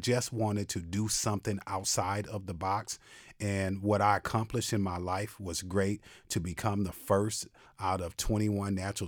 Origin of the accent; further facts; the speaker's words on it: Racine, Wisconsin, United States; born there; I was born in Racine, Wisconsin.